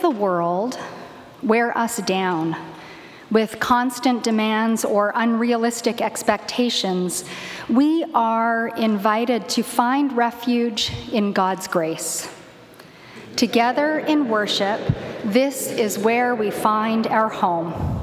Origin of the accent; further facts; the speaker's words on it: Edmonton, Alberta, Canada; now in Toronto, Canada; And I grew up in Treaty 6 territory in Edmonton, on the banks of the North Saskatchewan River.